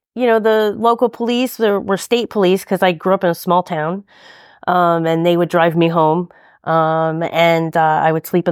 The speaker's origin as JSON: {"language": "English", "region": "New Jersey", "country": "United States", "tie": "born or raised there", "also_born_or_lived": "New York", "said": "Pretty much. I was born in New York and moved out to New Jersey. I think I was 6, 7, 8 years old."}